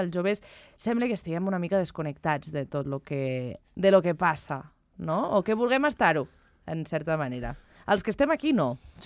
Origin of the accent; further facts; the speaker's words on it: Andorra; also born or lived in Barcelona, Spain; jo sóc andorrana, he nascut aquí, he viscut aquí, he estudiat a Barcelona, però vaig tornar cap aquí a treballar